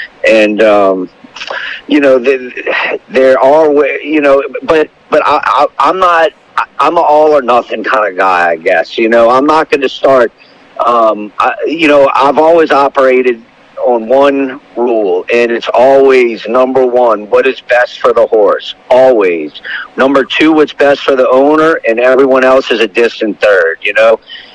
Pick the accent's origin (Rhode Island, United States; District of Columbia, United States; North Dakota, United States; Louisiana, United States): Louisiana, United States; New Orleans; you know, Louisiana Derby Day, my hometown, God, it was awesome to close it out like that.